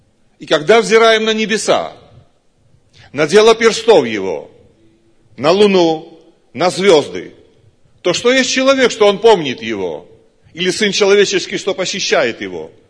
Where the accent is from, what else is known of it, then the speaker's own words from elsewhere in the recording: Georgia; я из Грузии, я пресвитер церкви.